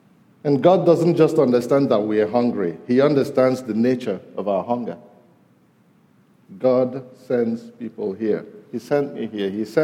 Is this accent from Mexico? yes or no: no; Nigeria; now in United States; Of course, I'm Nigerian, and I'll always be Nigerian